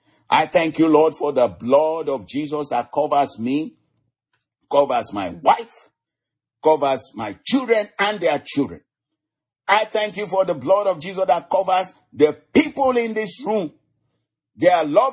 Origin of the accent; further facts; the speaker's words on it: Nigeria; I know that firsthand growing up in Nigeria and so forth